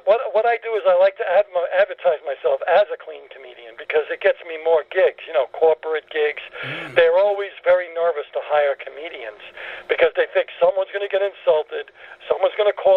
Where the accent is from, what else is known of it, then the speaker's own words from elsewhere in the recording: Brooklyn, New York, United States; Well, the thing is, I grew up in Brooklyn, and all of my I was Greek Orthodox, so I didn't go to Catholic school.